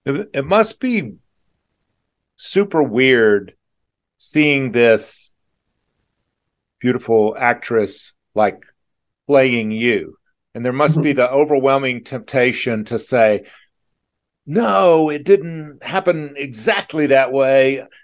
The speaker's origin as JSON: {"language": "English", "region": "the South", "country": "United States", "said": "As a Southerner, I would."}